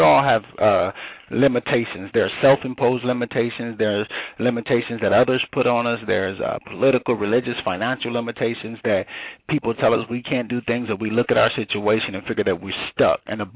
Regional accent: Gary, Indiana, United States; I'm originally from Gary, Indiana, and growing up at that time, it was deemed murder capital

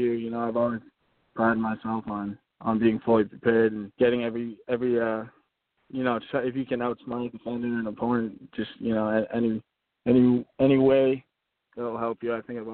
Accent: Massachusetts, United States; Now, I grew up in Massachusetts, so I was always a huge fan of him.

